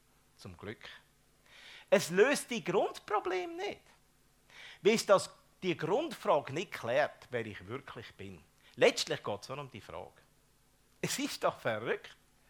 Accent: Aargau, Switzerland; Da habe ich noch im Unterland gewohnt. Ich bin ja ein Aargauer, oder? Ich komme aus dem Paradies von der Schweiz.

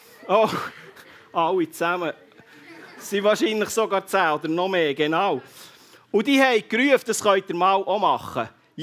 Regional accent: Switzerland; gerade als Schweizer

